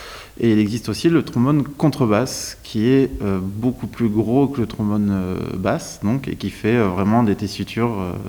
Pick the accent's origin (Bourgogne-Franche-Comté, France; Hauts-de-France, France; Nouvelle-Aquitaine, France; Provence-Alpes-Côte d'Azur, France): Hauts-de-France, France; je suis ch'ti aussi. Donc, dans le Nord, il y a énormément, énormément d'harmonie.